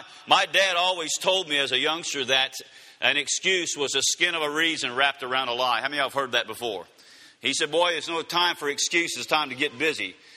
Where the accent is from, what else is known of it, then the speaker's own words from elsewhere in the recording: Louisiana, United States; How many of y'all believe God can save someone from Louisiana? Amen. Amen. I'm a Cajun. My wife's a Cajun.